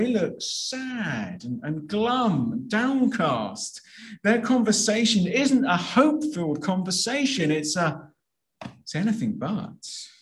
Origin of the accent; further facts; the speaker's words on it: United Kingdom; Well, as British people, we love to talk about the weather, don't we? It's our national pastime.